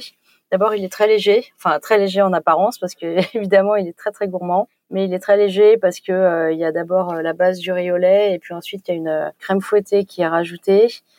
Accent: Paris, Île-de-France, France; Je suis parisienne et étant évidemment gourmande, j'aime beaucoup aller au restaurant, trouver des bonnes adresses, etc.

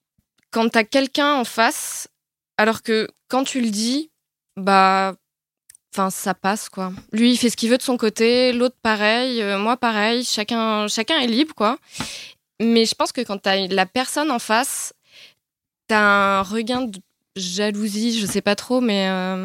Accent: Paris, Île-de-France, France; j'ai 25 ans et je suis parisienne.

